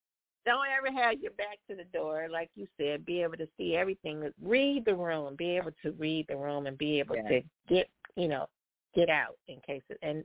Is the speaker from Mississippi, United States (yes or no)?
no; Detroit, Michigan, United States; And being born and raised in Detroit, I was taught not to sit with my back to the front door.